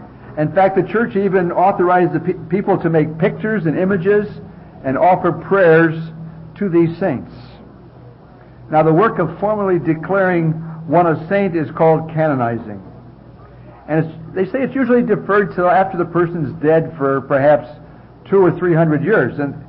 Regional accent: Detroit, Michigan, United States; And as youngsters growing up in Detroit, the first scripture we learned, of course, was John 3:16.

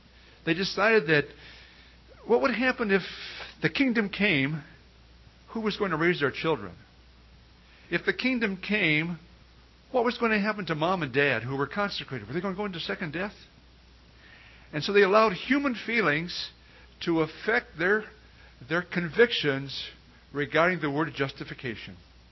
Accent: Detroit, Michigan, United States; we grew up in the Sunday school system in Detroit, and it was a great privilege to grow up with so many youngsters learning the truth.

